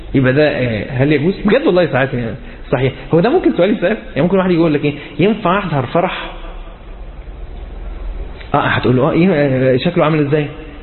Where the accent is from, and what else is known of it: Egypt